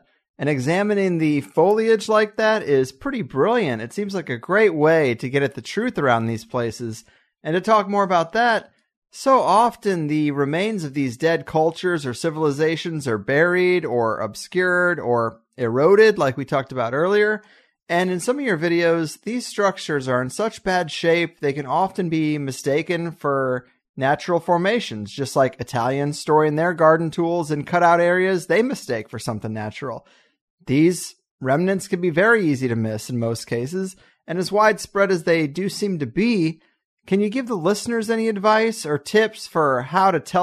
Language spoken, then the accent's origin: English; Missouri, United States; I've driven across the United States several times to go back to my hometown in Missouri